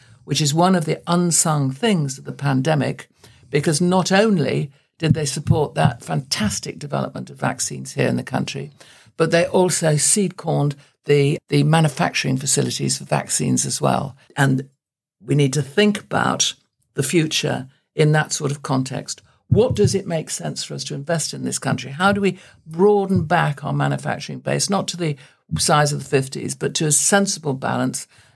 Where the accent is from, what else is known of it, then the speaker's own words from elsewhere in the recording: Sheffield, Yorkshire and the Humber, United Kingdom; moved away; I come from the steel city. I'm born and bred in Sheffield. I didn't leave it till the end of the 90s. I'm bilingual in English and Yorkshire, you know.